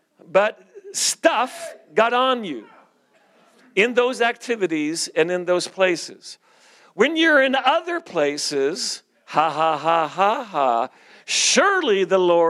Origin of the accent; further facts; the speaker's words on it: Canada; I never had a gun. I'm Canadian, you know.